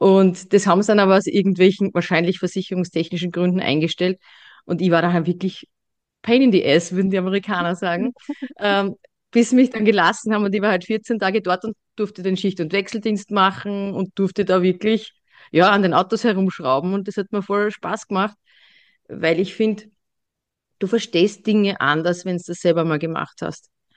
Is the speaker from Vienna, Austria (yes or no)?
no; Burgenland, Austria; Ich komme da so aus dem Dreiländereck Wien, also Niederösterreich, Burgenland, Steiermark, genau.